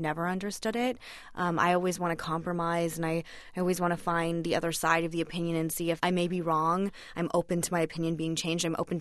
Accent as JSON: {"language": "English", "region": "Arizona", "country": "United States", "said": "I'm actually like obsessed with meth in this country right now just because I'm from Arizona and it's such a huge problem."}